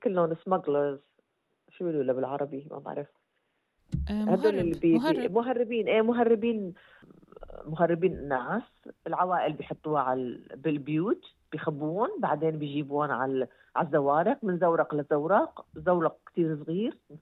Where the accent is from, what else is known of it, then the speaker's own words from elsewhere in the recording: Syria; moved away; also born or lived in Lebanon / Thailand; انا طلعت من سوريا للبنان، ومن لبنان اجيت لتايلند، من تايلند لبالي لقيت شغل، عرفتي؟ وبعدين اجيت لهون بطريقة انه سنة 2011-12